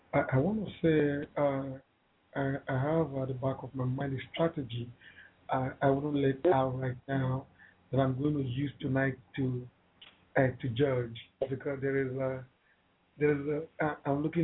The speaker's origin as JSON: {"language": "English", "country": "Nigeria", "lives_now": "Italy", "said": "like you rightly said, and I'm a Nigerian based in Italy"}